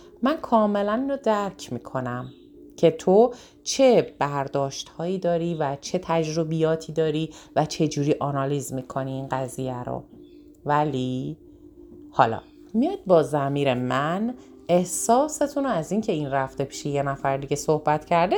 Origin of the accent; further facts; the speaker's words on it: northern Iran, Iran; من دارم مثال های رشتی میزنم، شمالی میزنم به خاطر اینکه خودم شمالی هستم.